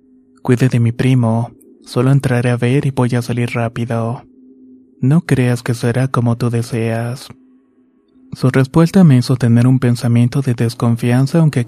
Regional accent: Nicaragua; now in Guatemala; Soy de Nicaragua y me vine a vivir hace 5 años a Guatemala junto con mi madre, mi padrastro y mis hermanos.

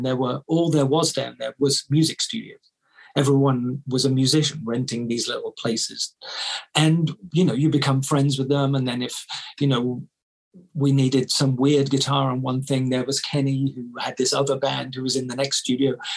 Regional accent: Bath, South West England, United Kingdom; So Bath being my hometown, you know, you're the most famous person ever born there, basically.

